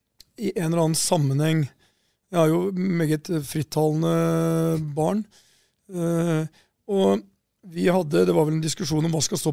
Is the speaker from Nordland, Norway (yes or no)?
no; Porsgrunn, Telemark, Norway; uten at jeg hadde et bevisst forhold til det når jeg kom fra Porsgrunn, så har jeg alltid vært nysgjerrig på mennesker.